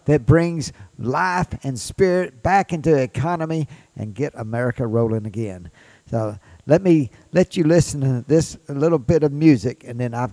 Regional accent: Chalybeate, Mississippi, United States; born there; Last week, I went to my hometown, the first hometown I ever had. The first 3 years of my life, I lived in a town called Cleblett.

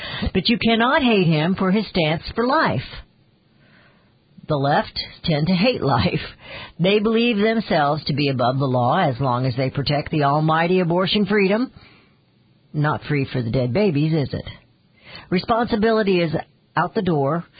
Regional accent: United States; I'm an American, and I'm worried.

